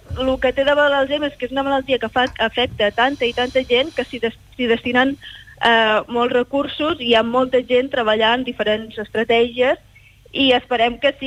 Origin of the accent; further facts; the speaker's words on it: Catalonia, Spain; now in Netherlands; som gent d'Holanda, Alemanya, Itàlia, Brasil, Corea, i jo sóc l'única catalana que hi ha